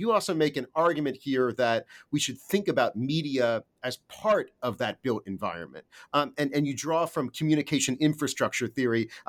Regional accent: Philadelphia, Pennsylvania, United States; I'm also from the Philadelphia area, so this was like kind of reading the paper about my local papers.

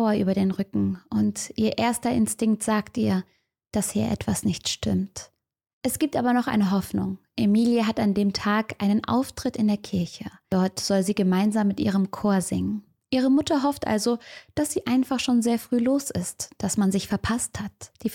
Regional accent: Cologne, North Rhine-Westphalia, Germany; Und selbst ich als Kölnerin kenn's

